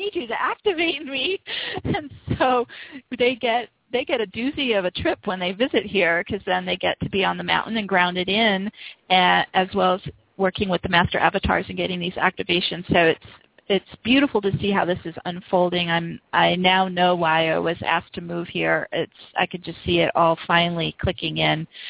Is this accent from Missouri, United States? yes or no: no; Los Angeles, California, United States; I was, of course, in shock since I came from Los Angeles.